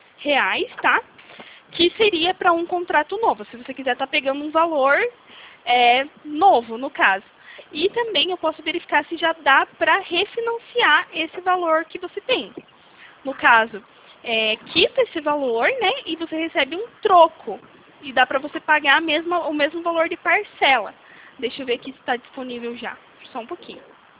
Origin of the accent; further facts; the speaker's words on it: Guarapuava, Paraná, Brazil; Sou de Guarapuava, isso.